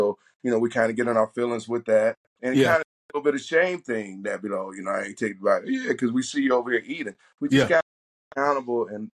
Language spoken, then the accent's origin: English; the South, United States; now in Washington DC area, United States; You know, I'm from the South, so everything is chicken. Living up in the DMV, chicken wings, mumble sauce.